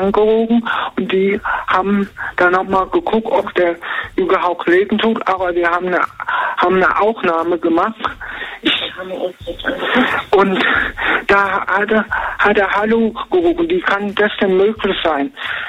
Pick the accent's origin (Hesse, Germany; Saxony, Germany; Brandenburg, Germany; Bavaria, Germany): Hesse, Germany; Rüsselsheim; Aus Rüsselsheim.